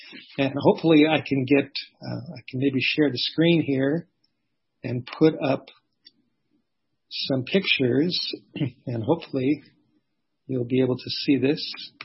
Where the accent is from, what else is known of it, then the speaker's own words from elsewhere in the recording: Los Angeles, California, United States; My background is California. This has been, I guess, kind of bittersweet to be back here. I grew up in California, grew up in Los Angeles, grew up in the Hollywood Hills, didn't grow up an Adventist. I grew up in a very secular Jewish home